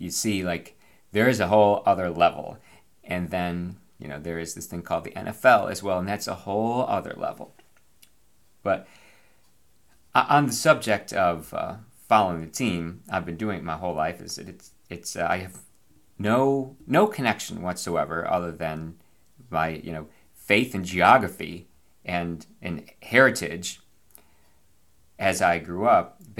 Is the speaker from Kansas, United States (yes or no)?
no; Binghamton, New York, United States; I was doing too many things in Binghamton. I was going to go to the pretty good college that was in my hometown.